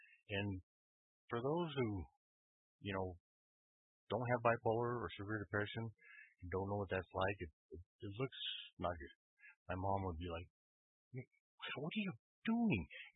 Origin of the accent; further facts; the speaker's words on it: Wyoming, United States; So when I got out, you know, I told my mom and dad this, and a little town, I'm from Wyoming. I moved around a lot, but didn't have any kind of doctor.